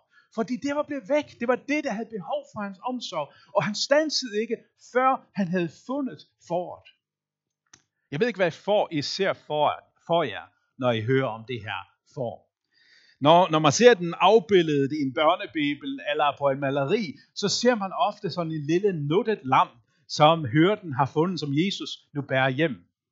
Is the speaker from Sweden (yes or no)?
no; Faroe Islands; Jeg ved ikke, om det er fordi, jeg er færing